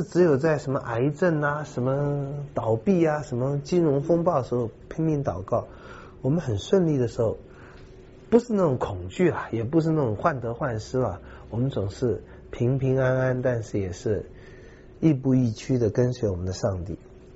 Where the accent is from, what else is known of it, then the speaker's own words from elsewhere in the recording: China; 那么很多时候我们中国人尤其背着这个传统文化里面那个面子的重担